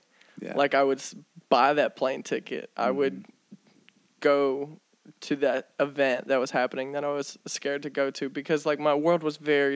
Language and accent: English; Southeast, United States; I grew up in the Southeast. Southeast is my favorite.